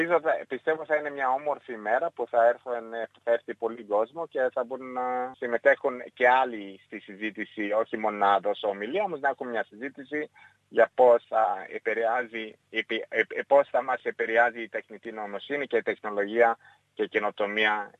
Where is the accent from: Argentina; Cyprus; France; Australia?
Australia; Gold Coast, Queensland; also born or lived in Melbourne; Αυτοί είχαν έρθει η Ελλάδα μετανάστες ξεχωριστά και γνωριστήκανε Μελβούρνη, παντρευτήκανε εκεί, εγώ γεννήθηκα εκεί. Μετά μεγάλωσα εγώ στο Gold Coast, Χρυσή Ακτή, στο Queensland.